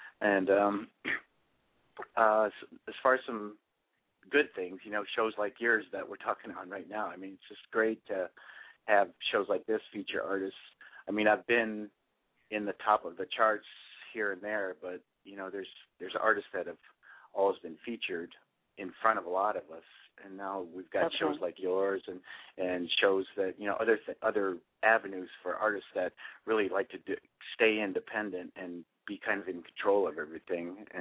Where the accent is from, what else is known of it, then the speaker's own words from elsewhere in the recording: Bay City, Michigan, United States; And when we moved to Michigan, I grew up in Michigan, in a place called Bay City, Michigan, right next to Saginaw.